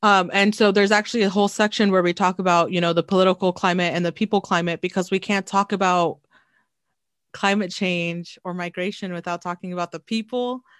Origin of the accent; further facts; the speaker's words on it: Bellingham, Washington, United States; I am from Bellingham, Washington, which is a border city in Washington state. I live about 30 minutes from Canada.